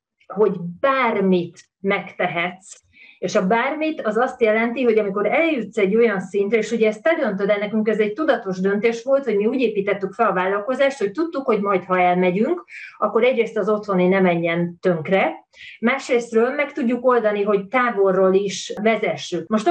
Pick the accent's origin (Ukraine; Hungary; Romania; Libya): Hungary; moved away as an adult; úgymond bevándorló vagyok, tehát hogy nem csak, hogy nincsenek kapcsolataim ismerőseim, de én egy külföldi vagyok, aki ide jött, ráadásul Magyarországról.